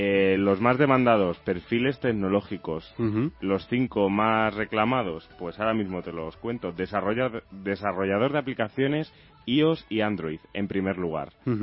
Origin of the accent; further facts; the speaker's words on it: Madrid, Community of Madrid, Spain; Es que soy de Madrid.